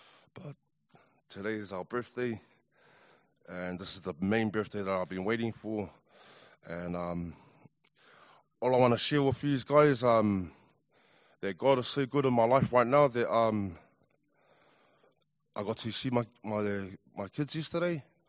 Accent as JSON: {"language": "English", "town": "Otara", "region": "Auckland", "country": "New Zealand", "tie": "born or raised there", "said": "I was raised in Otara just down the road here."}